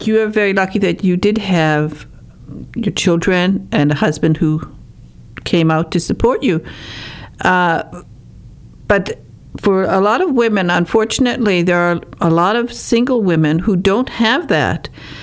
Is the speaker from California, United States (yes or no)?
no; Michigan, United States; So, and I'm from Northern Michigan.